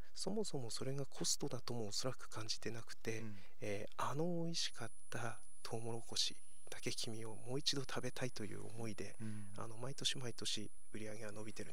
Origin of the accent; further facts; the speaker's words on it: Hirosaki, Aomori, Japan; この地元弘前岩木山の